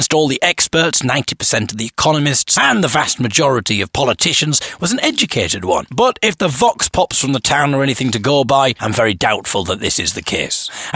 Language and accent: English; Hartlepool, North East England, United Kingdom; And it's not wrong for me to do an accent, because I come from Hartlepool.